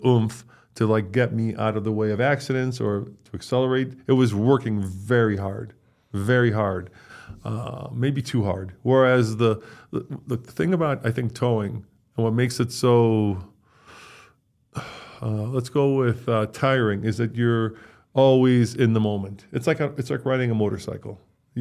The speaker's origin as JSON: {"language": "English", "town": "Chicago", "region": "Illinois", "country": "United States", "accent": "Chicago", "said": "Yeah, Chicago. Chicago. Why would you? I can't do a Chicago. I think I lost most of it."}